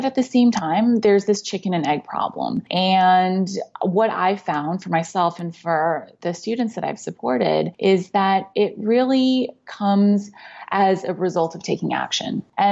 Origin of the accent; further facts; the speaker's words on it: Texas, United States; So I was raised in Texas. So I guess more than anything, I consider myself at the core a Texan. But my parents were or are Asian or Asian immigrants.